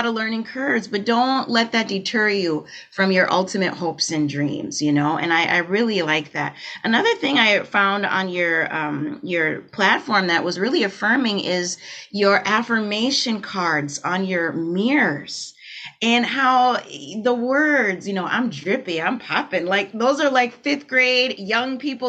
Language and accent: English; Liberia; now in Minnesota, United States; I'm from Liberia originally, and I emigrated to Minnesota with my parents.